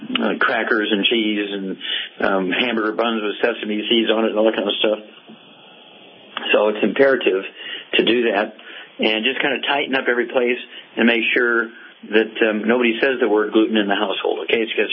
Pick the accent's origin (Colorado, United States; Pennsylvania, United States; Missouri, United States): Missouri, United States; let's go to the Midwest and Missouri, my home state, and Ken.